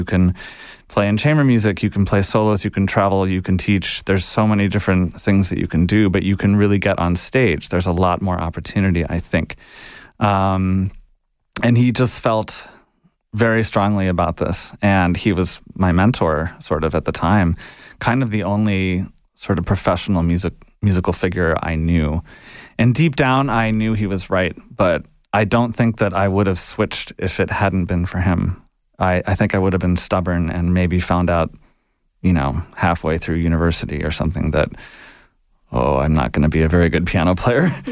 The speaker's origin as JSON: {"language": "English", "town": "Chicago", "region": "Illinois", "country": "United States", "tie": "born or raised there", "said": "I started cello growing up in Chicago in the public school system."}